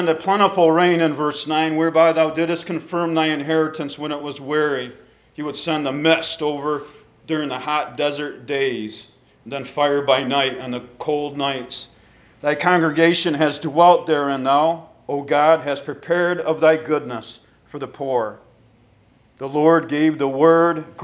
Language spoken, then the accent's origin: English; Owego, New York, United States; a picture that my sister painted of Owego, my hometown where Gretchen and I grew up.